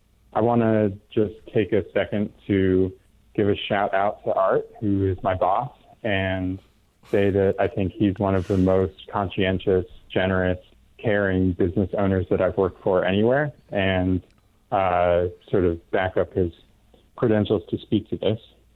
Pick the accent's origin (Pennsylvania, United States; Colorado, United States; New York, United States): New York, United States; Rochester; also born or lived in San Francisco; I grew up in Rochester and moved out to San Francisco to learn to cook.